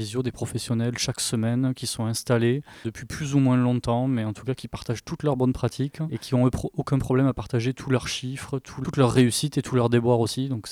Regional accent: Occitanie, France; J'ai grandi dans la ferme familiale de mon grand-père dans l'Aveyron.

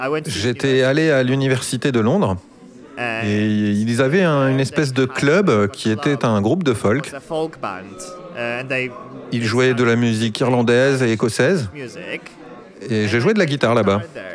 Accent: Świętokrzyskie Voivodeship, Poland; Je viens de Pologne, de la très jolie région des Monts Sainte-Croix. Ce sont les plus vieilles montagnes d'Europe. Et c'est un très joli endroit d'où venir, je pense.

